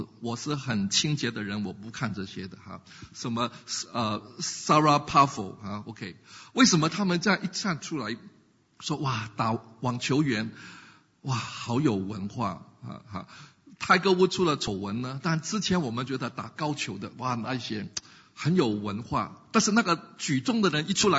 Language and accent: Cantonese; Hong Kong; 我们香港人不懂地理